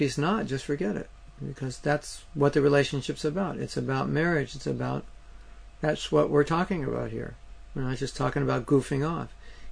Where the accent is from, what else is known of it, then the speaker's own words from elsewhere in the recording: India; now in Los Angeles, United States; I am in Los Angeles studying a course in 3D animation, but I'm actually from India